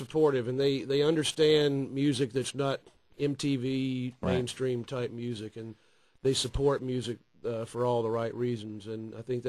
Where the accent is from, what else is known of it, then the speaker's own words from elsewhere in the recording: Asheville, North Carolina, United States; Well, we grew up in Asheville.